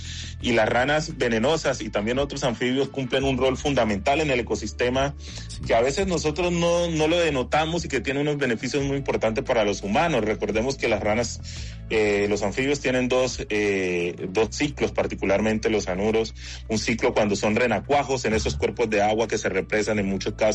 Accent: Chocó, Colombia; si a mí me hubieran preguntado en mi niñez en el Chocó que iba a tener esta gran oportunidad científica

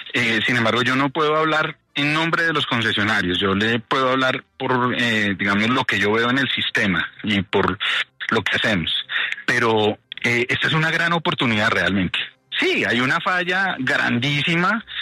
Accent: Bogotá, Colombia; los que estamos ensuciando Bogotá, somos los bogotanos

